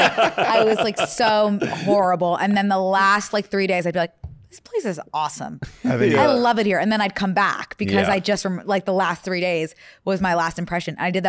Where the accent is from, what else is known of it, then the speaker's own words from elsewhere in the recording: Philadelphia, Pennsylvania, United States; I'm from Philly or the Philadelphia area that I forget that that's also Pennsylvania.